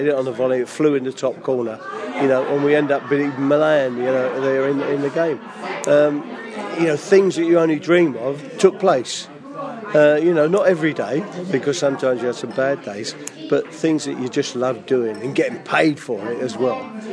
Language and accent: English; Notting Hill, London, United Kingdom; when I was growing up in Notting Hill